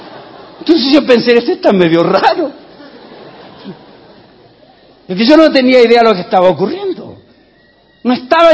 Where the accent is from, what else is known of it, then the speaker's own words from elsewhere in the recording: Chile; moved away as an adult; Cuando yo salí de Chile, salí a los 21 años.